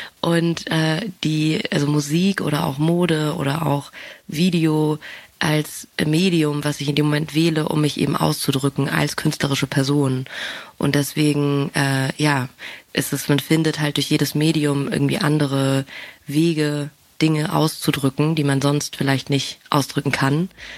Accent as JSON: {"language": "German", "region": "Southern Germany", "country": "Germany", "tie": "born or raised there", "said": "bin ja in einem Umfeld aufgewachsen in Süddeutschland"}